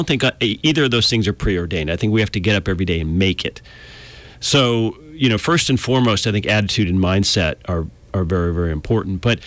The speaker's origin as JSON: {"language": "English", "country": "United States", "said": "I'm an American. You know, I'm a mutt."}